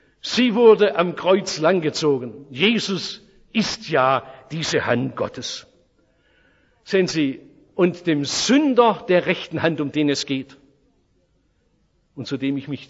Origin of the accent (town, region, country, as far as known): Oberndorf am Neckar, Baden-Württemberg, Germany; born or raised there